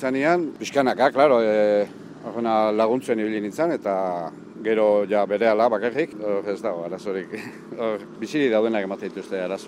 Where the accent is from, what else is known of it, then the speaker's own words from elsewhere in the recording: Oikia, Basque Country, Spain; Oikilan jaio nintzen, Olalde Basarrian, hiruanai gea